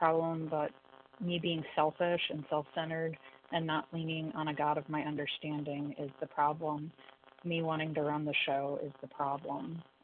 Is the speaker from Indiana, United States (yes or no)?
yes; Indiana, United States; I'm recovered. And I'm from Indiana.